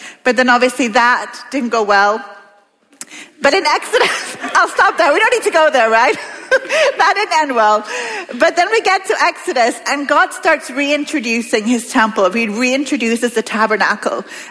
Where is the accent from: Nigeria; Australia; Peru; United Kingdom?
Peru; accent: Peruvian; I'm South American. I am not Mexican. I am actually Peruvian, which is where the accent comes from. I'm not Mexican.